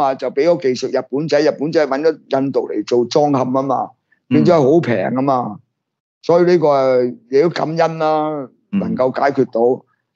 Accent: Hong Kong; 作为香港人应该抽离嘅。

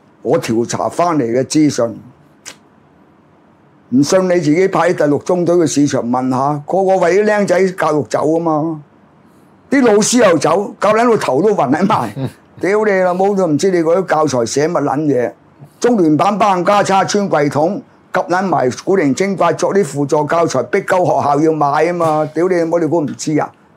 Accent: Hong Kong; 屌咩而家我哋香港人冇錢又頭暈啦

